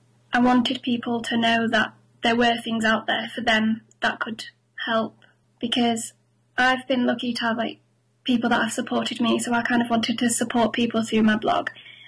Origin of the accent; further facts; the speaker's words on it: York, Yorkshire and the Humber, United Kingdom; I'm 20 years old and I'm from York.